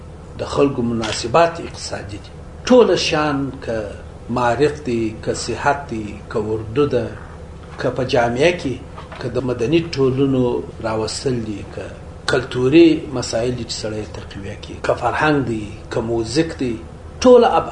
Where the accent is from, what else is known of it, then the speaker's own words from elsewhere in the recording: Karz, Kandahar, Afghanistan; موږ د کرز په کلي کې زېږېدلی یم او شپږم صنف پورې مې وړیا درس ووایه او د شهر د ژوند سره مې بلدیت نه درلودی